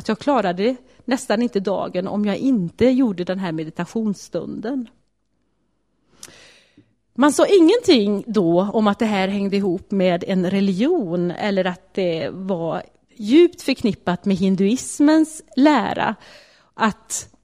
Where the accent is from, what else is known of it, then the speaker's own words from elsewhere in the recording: Vänersborg, Västra Götaland County, Sweden; för jag bodde då i Vänersborg som är min hemstad.